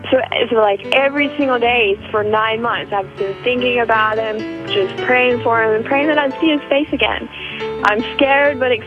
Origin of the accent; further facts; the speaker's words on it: Costa Rica; and I'm from Costa Rica, and I go back each year.